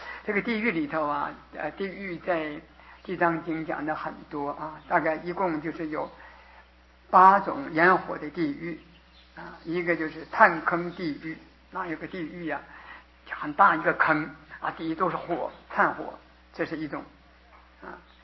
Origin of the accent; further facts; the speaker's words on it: Northeast China, China; 我的家乡啊是这个是东北，很冷，当然没有这种冷啊